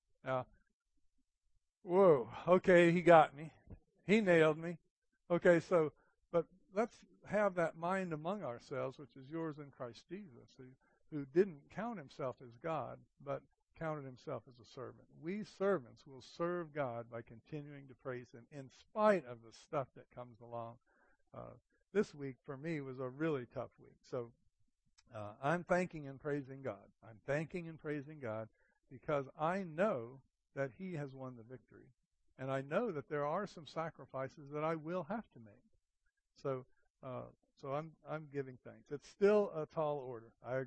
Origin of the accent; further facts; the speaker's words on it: New Mexico, United States; And I'm from New Mexico, and we see the rain clouds come, and we wait and we wait and we wait